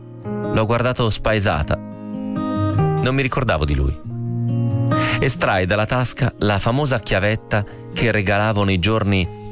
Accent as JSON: {"language": "Italian", "town": "San Felice sul Panaro", "region": "Emilia-Romagna", "country": "Italy", "tie": "born or raised there", "said": "conosco gli occhi di tutto il mio paese, San Felice sul Panaro, provincia di Modena, 10.000 anime in mezzo alla pianura padana."}